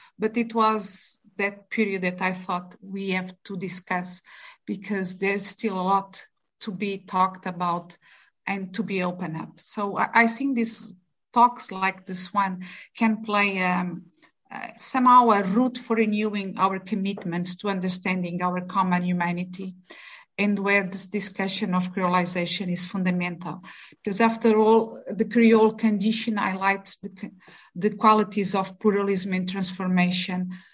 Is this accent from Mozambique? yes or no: yes; Mozambique; I was born in Mozambique, where my father was born and where my daughter was born and my grandson was born.